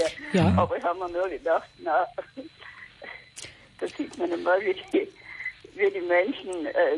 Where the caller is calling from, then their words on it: Nals, Trentino-Alto Adige, Italy; Ja, ich bin aus Nals